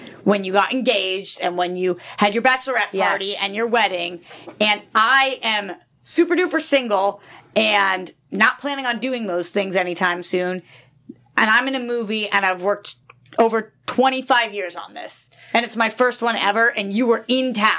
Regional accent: Boston, Massachusetts, United States; we're from Boston. So high school there, college at USC.

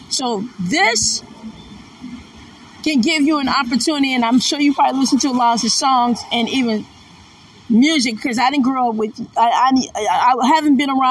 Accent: Detroit, Michigan, United States; I'm the auntie from Motown. I'm the one who grew up in Motown. I'm the one who was in Detroit.

